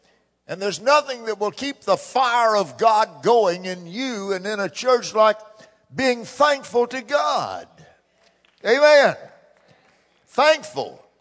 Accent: United States; but I'm an American myself. I was born in Harris Hospital.

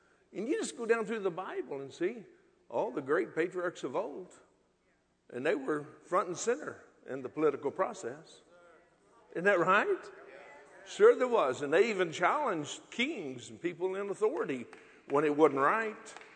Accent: United States; because I'm an American. I don't have a Canadian citizenship. I'm an American

